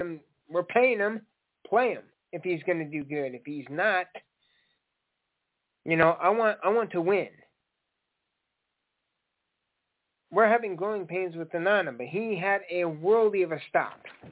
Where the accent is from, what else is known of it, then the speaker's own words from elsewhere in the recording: United States; Like, I'm from the States